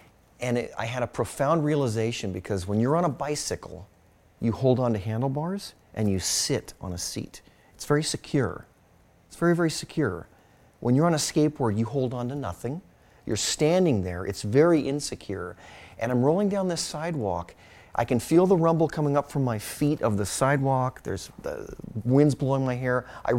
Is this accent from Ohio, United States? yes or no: no; Los Angeles, California, United States; But it was literally like growing up in Los Angeles was like having five or six of the greatest golf courses in one city.